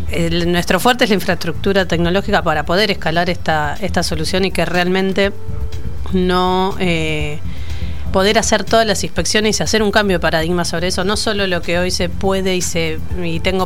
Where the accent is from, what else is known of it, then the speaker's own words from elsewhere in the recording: La Plata, Buenos Aires Province, Argentina; Somos de La Plata, sí.